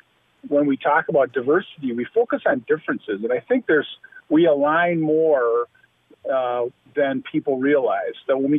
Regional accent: Minneapolis, Minnesota, United States; Well, I grew up in South Minneapolis. I went to Minneapolis Washburn High School, and I grew up in a diverse environment.

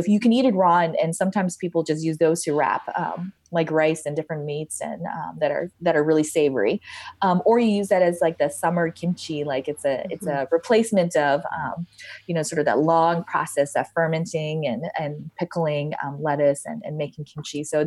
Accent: Colorado Springs, Colorado, United States; also born or lived in Denver; So I'm a Colorado girl at heart. I grew up in Colorado Springs. My family moved to Denver for a couple of years and we moved back to Colorado Springs.

